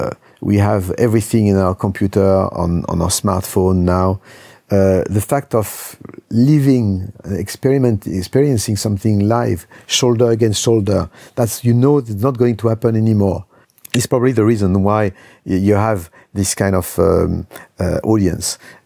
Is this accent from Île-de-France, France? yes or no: no; Lyon, Auvergne-Rhône-Alpes, France; one in Houston, one in my hometown, Lyon.